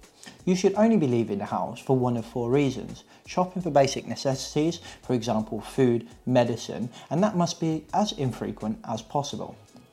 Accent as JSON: {"language": "English", "country": "United Kingdom", "said": "come on, we're British, we don't like talking to each other anyway"}